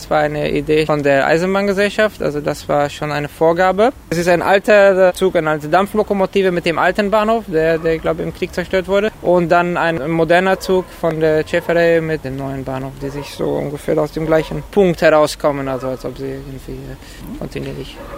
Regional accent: Munich, Bavaria, Germany; now in Berlin, Germany; Ich bin Anfang 30. Ich komme eigentlich aus München und lebe zurzeit in Berlin.

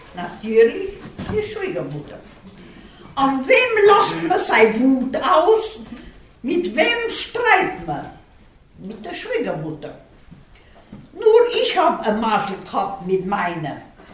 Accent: Deta, Timiș County, Romania; moved away as an adult; 33 Jahre bin ich fort von Detta, aber die schönsten 30 Jahre habe ich da erlebt.

